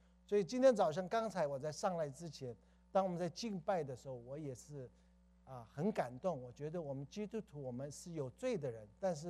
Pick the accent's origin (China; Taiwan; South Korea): South Korea; Chinese is a second language; 因为我从小在韩国长大，国语有的时候学的不是很好